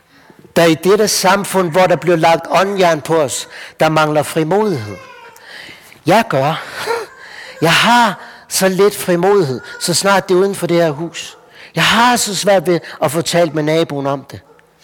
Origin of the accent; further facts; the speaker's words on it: North Denmark Region, Denmark; Altså nu er vi jo i Vestjylland, og selv er jeg fra Nordjylland